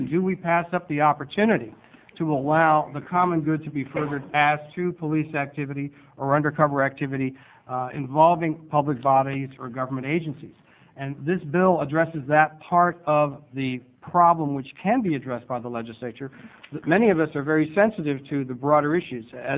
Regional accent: Salem, Oregon, United States; from Salem. I'm an attorney in private practice

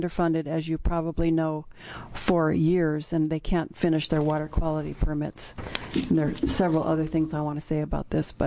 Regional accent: Corvallis, Oregon, United States; from Corvallis, representing League of Women Voters of Oregon.

